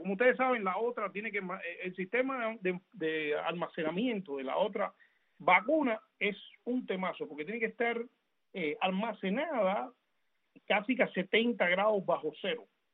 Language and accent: Spanish; Cuba